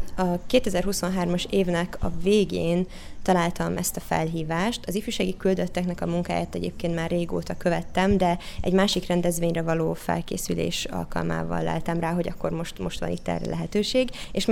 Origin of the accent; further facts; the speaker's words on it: Kiskunfélegyháza, Bács-Kiskun, Hungary; born there; also born or lived in Syria; Én Kiskunfélegyházán születtem, anyukám magyar, apukám pedig szíriai, mindkét országban éltünk